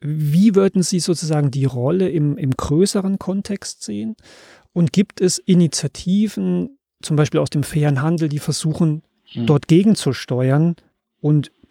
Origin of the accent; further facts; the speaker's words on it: Germany; Ja, wir sind froh, wenn wir Englisch und Italienisch können, zumindest so sage ich das mal als Deutscher, also zwei Fremdsprachen.